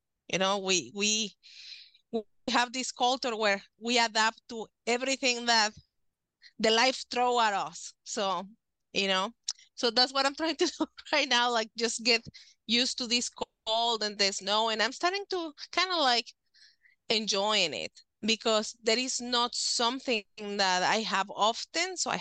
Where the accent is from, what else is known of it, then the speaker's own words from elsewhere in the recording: Mexico; English is a second language; moved away as an adult; also born or lived in California / Nevada / Michigan; now in United States; And I was born in Mexico. I was raised over there. And when I was 26, we immigrated here to the United States.